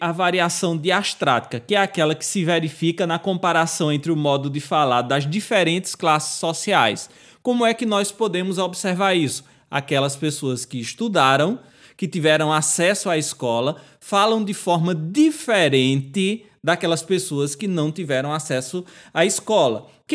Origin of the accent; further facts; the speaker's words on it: Pernambuco, Brazil; nós que nascemos e nos criamos aqui em Pernambuco.